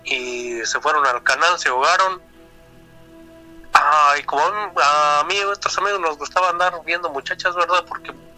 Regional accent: Guanajuato, Mexico; de ahí donde yo soy de Guanajuato, ¿verdad? La comunidad se llama Joroches.

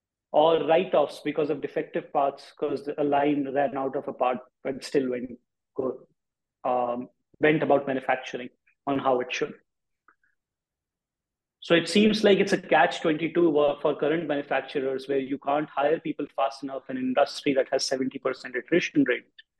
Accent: Delhi, India; a pivotal moment for a boy growing up in Delhi

